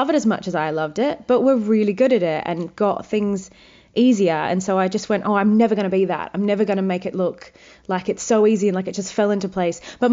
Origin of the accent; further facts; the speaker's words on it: Wagga Wagga, New South Wales, Australia; you know, I'm from Wagga Wagga.